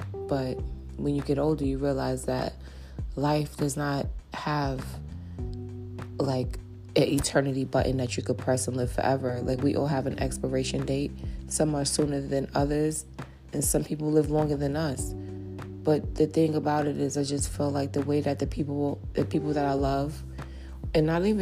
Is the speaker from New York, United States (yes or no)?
yes; New York, United States; growing up in New York, you always hear the ambulance, you always hear police cars.